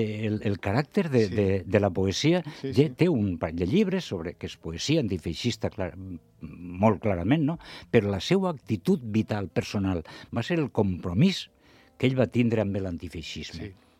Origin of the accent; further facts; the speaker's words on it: Chestalcar, Valencian Community, Spain; first language Spanish; Catalan is a second language; Jo vinc de llengua castellana, de cultura castellana. Jo soc de Xestalgar, un xicotet poble de la Serania Valenciana, que parlem castellà, no?